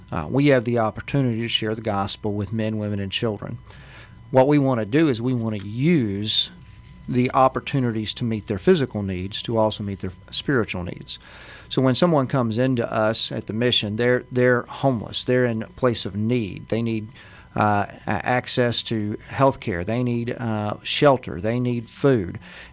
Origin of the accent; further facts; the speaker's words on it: Longview, Texas, United States; also born or lived in California; Not a stranger to Longview, either. I grew up in Longview, Pine Tree graduate.